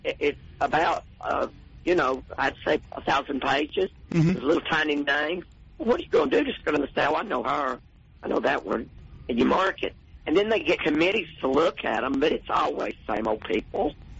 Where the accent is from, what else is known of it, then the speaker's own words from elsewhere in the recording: Chattanooga, Tennessee, United States; My hometown of Chattanooga, Tennessee, I don't know why nobody brought this up.